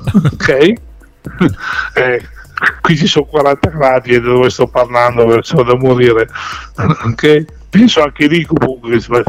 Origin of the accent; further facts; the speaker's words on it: Verona, Veneto, Italy; visto che voi siete di Vicenza, io sono qui vicino, sono di Verona.